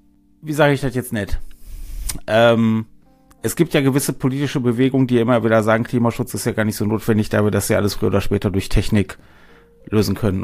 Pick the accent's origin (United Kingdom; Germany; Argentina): Germany; Ich bin Deutscher, ich weiß das.